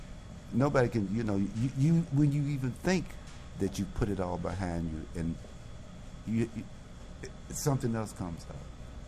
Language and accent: English; Chicago, Illinois, United States; I'm from Chicago, man.